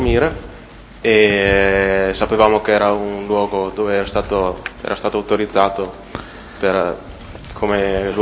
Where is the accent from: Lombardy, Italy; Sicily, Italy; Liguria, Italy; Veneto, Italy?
Veneto, Italy; Isola della Scala; born there; sono nato a Isola della Scala il 16 gennaio 1979, in provincia di Verona.